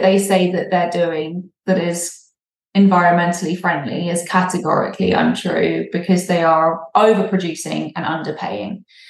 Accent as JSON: {"language": "English", "region": "England", "country": "United Kingdom", "accent": "English", "said": "I don't speak Swedish, but that's how it's pronounced phonetically with my English accent."}